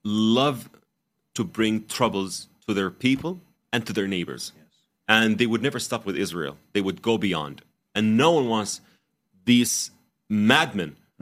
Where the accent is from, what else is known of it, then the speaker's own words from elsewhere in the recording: Saudi Arabia; I was born and raised in Saudi Arabia. I was raised in a family that is half Saudi, half Egyptian.